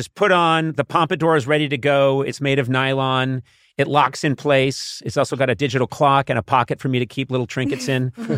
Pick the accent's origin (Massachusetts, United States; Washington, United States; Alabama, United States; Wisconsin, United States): Massachusetts, United States; Boston; I understand there have been depictions of my hometown of Boston, which portray us as loud, abrasive people that wear Red Sox caps backwards and just eat chowder.